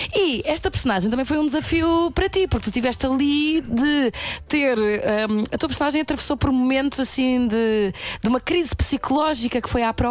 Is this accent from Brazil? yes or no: no; Faro, Portugal; eu também sou de Faro